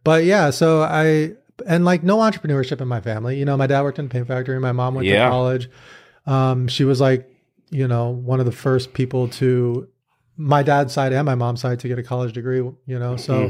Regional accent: San Diego, California, United States; I grew up in the Southern California ecosystem of poker, but I was more in San Diego.

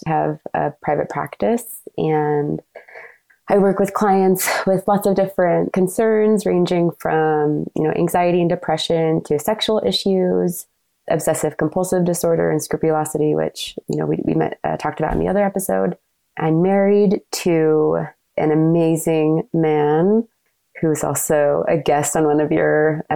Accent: Issaquah, Washington, United States; now in Cache Valley, United States; born and raised in Issaquah, Washington, near Seattle. And I now live in Cache Valley. I am going to Utah State doing my PhD here in marriage and family therapy.

